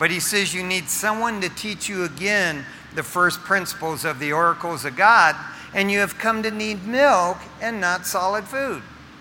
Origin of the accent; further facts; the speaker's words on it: Michigan, United States; Growing up in Michigan, I didn't even know what a burrito was, or a taco.